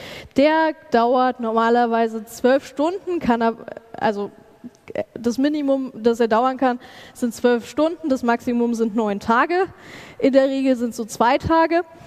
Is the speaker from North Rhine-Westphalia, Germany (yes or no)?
no; Regensburg, Bavaria, Germany; Ich komme aus Regensburg, das ist Bayern